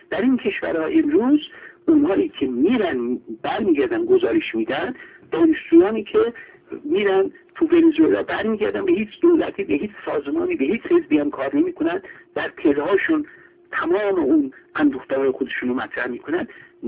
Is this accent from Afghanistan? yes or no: no; Iran; به نظر من به عنوان یک ایرانی که نگاه میکنم، مقایسه میکنم